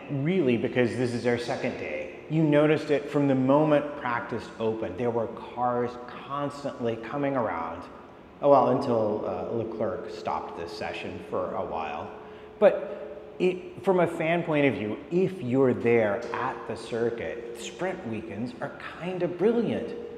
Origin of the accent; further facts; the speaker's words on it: New York, United States; Okay, wait, I might be exaggerating, but only because I'm from New York.